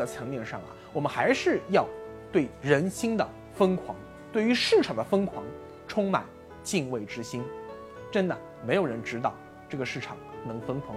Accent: China

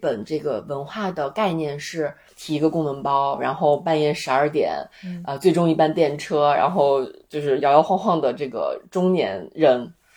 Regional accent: China

